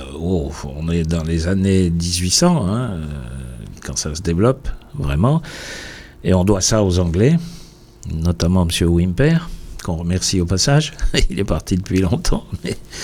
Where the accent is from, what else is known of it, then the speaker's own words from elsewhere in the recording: Switzerland; moved away as an adult; now in France; Moi, je suis un breton rapporté, comment est-ce qu'il faut dire ça ? Je suis né en Suisse et j'ai vécu en Suisse pendant 66 ans avant de tomber fou amoureux de la Bretagne, ce qui m'a amené à devenir breton.